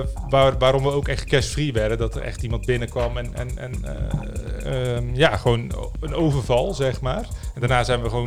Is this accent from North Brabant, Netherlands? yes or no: yes; Roosendaal, North Brabant, Netherlands; also born or lived in Papendrecht; Ik ben 28 jaar. Opgegroeid in Roosendaal dus. En ik ben geboren in Papendrecht. Dat is heel ergens anders. Het is een stukje verder weg van Roosendaal.